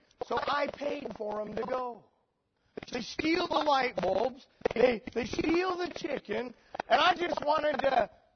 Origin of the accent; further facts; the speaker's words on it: Jackpot, Nevada, United States; I grew up in Jackpot, Nevada. Can you imagine living there?